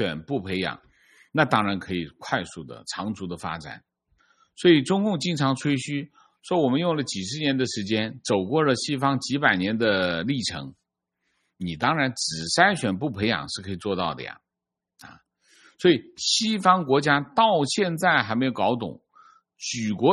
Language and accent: Chinese; Hebei, China; 情况我是河北人，2010年上的高中